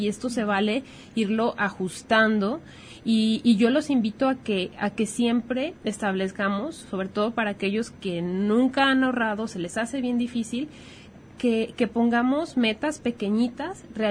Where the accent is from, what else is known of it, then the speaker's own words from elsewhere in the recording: Ejutla, Mexico; son las tandas o cundinas, como las llaman en mi pueblo, en Ejutla.